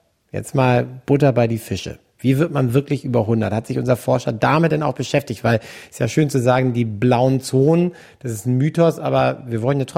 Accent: Hamburg, Germany; ich als Hamburger Jung, Hafenstadt, ordentlich Abgase von den Schiffen und ein bisschen Schwerindustrie

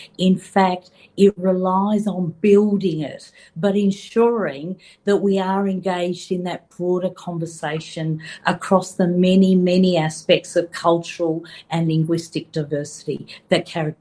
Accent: Geelong, Victoria, Australia; I grew up in Geelong

